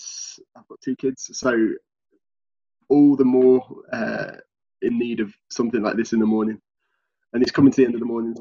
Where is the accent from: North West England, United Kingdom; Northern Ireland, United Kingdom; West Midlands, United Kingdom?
West Midlands, United Kingdom; Lichfield; So, my hometown's a little place called Lichfield, just outside of Birmingham, which is the centre, the heart of the UK.